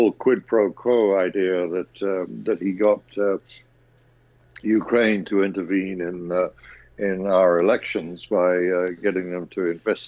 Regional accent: Scotland, United Kingdom; I should say we had our, because I'm Scottish myself.

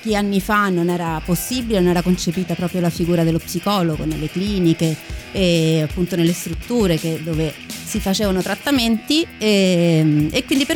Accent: Rome, Lazio, Italy; Io ho studiato qui a Roma, sono di Roma.

